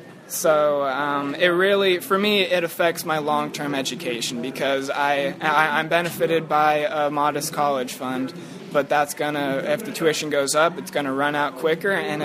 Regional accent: California, United States; I'm from Ventura County.

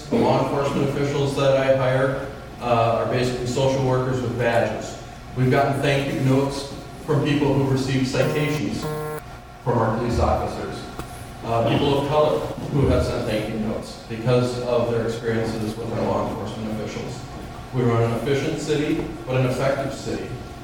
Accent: Green Bay, Wisconsin, United States; now in Minneapolis, United States; Originally, I am from Green Bay, Wisconsin, so I do like to make that distinction.

